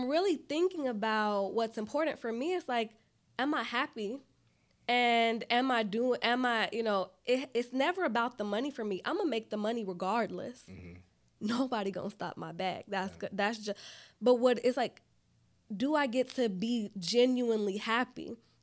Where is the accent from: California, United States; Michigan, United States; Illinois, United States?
Illinois, United States; Chicago; I'm not a canceler. I'm from Chicago.